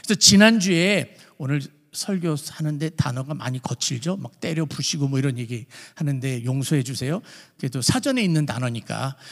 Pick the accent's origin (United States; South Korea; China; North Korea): South Korea; Seoul; 저는 여러 번 말씀을 드렸지만 서울에서 태어나서 서울에서만 자라고 수학여행 외에는 다른 데를 가본 적이 없어요.